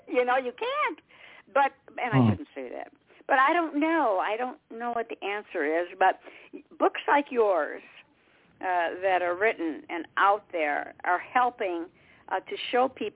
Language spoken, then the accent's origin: English; Detroit, Michigan, United States; And I came originally from Detroit